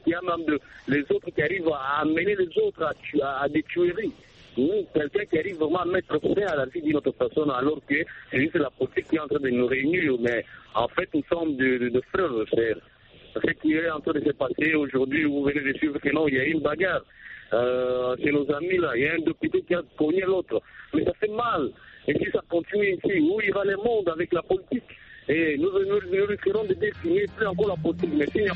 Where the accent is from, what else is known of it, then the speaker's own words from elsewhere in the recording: DR Congo; ici chez nous en RDC